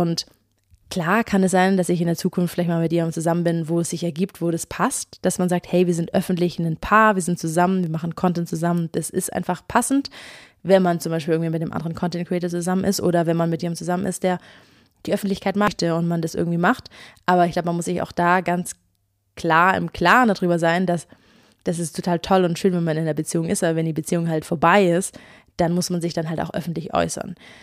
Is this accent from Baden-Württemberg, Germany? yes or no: yes; Ulm, Baden-Württemberg, Germany; in Ulm, wo ich herkomme